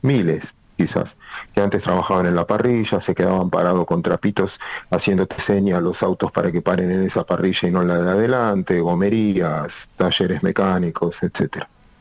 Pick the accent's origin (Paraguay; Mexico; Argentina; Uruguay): Argentina; Mar del Plata, Buenos Aires Province; Y yo soy de Mar del Plata.